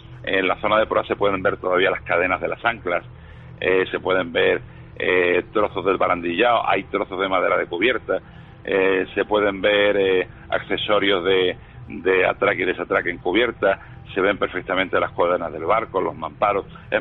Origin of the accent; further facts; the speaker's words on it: Spain; que somos españoles y somos cabezotas